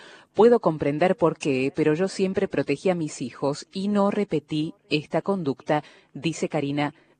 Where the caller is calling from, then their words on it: Santa Fe, Argentina; de Santa Fe, tengo 45 años.